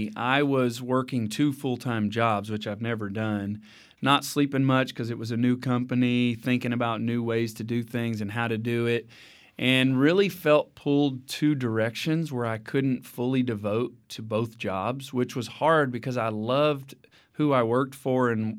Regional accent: Dallas, Texas, United States; born there; Well, I was born in Dallas, Texas, and kind of moved around different places in Texas.

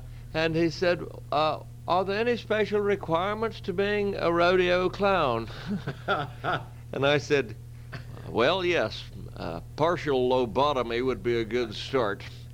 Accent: Colorado, United States; Well, I'm from Colorado, Chuck.

